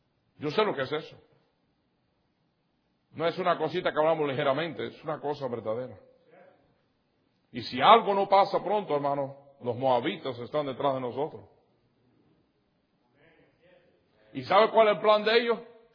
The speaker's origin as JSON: {"language": "Spanish", "country": "Cuba", "lives_now": "United States", "said": "Soy cubano y orgulloso de ser cubano, pero estoy consciente que vivo en este país."}